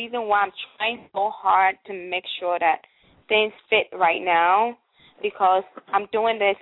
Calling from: Chicago, Illinois, United States; I'm calling from Chicago.

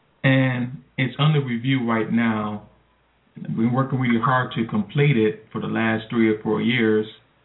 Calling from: West Virginia, United States; I'm calling from West Virginia.

